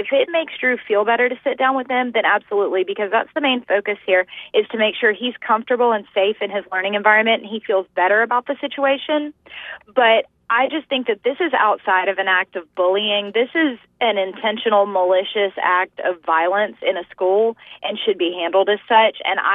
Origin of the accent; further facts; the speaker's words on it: Alabama, United States; That's what I'm pushing for in my home state of Alabama.